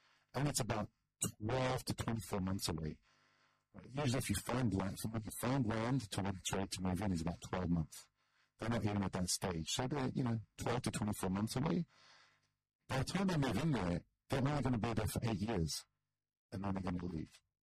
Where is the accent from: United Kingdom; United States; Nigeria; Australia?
Australia; I'm from Australia